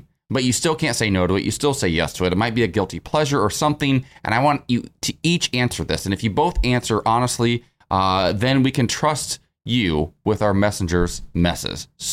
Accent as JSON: {"language": "English", "town": "Columbus", "region": "Ohio", "country": "United States", "tie": "born or raised there", "said": "I grew up in Ohio. I grew up in Columbus, Ohio."}